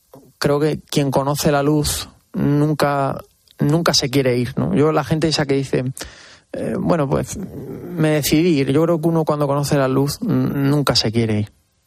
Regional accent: Extremadura, Spain; Pues mi tierra me aporta todo. Mi tierra es mi raíz, es la esencia de lo que soy. Huelo a encina, a bellotas, a campo de Extremadura, ¿no?

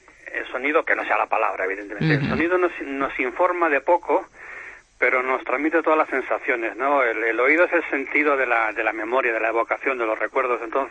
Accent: Madrid, Community of Madrid, Spain; Yo soy de Madrid, aunque vivo en la Sierra de Guadarrama

